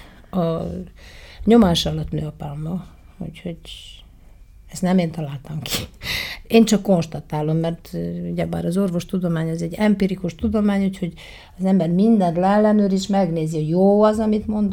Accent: Hungary; Mert én csak azt mondtam, hogy egyrészt magyar vagyok, másrészt a pap az apám

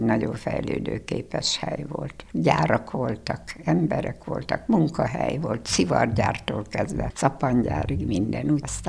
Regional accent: Nyírbátor, Szabolcs-Szatmár-Bereg, Hungary; also born or lived in Nyírgyula; Szabolcsba születtem, Nyír Gyula, meg Nyír Bátor, mert itt is laktam, ott is laktam sokáig.

